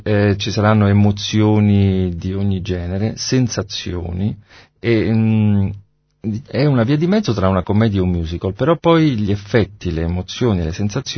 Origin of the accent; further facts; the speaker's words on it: Rome, Lazio, Italy; Io sono romano, ho 50 anni